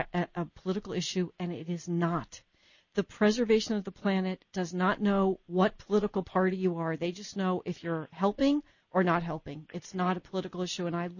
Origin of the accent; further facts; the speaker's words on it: New Jersey, United States; I'm from Jersey.